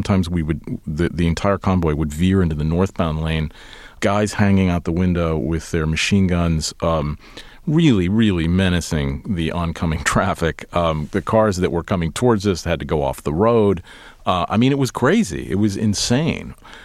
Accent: United States; I mean, I'm an American male and I look very American.

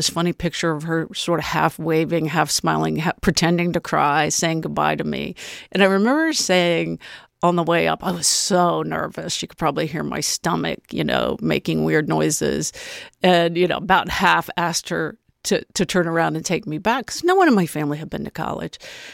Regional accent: Urbana, United States; the great thing about growing up in Urbana then, when it had a solid middle class, was I would deliver in my neighborhood to all kinds of people

